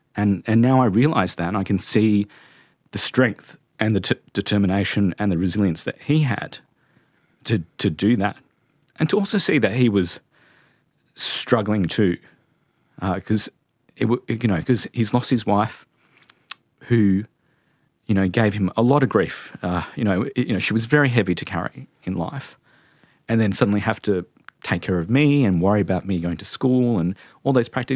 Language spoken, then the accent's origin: English; Australia; I'm gay. I'm Australian, 10 years younger.